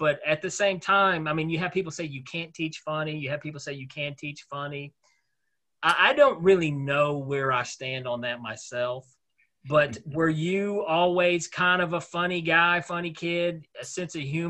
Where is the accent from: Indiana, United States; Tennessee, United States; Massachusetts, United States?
Tennessee, United States; Knoxville; Now, I'm from Knoxville, Tennessee